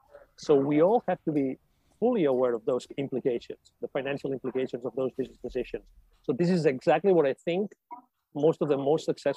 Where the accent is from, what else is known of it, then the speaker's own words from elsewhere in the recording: Spain; English is a second language; moved away; also born or lived in Latin America; I mean, I'm originally from Spain, from Europe, but I lived in Latin America for many years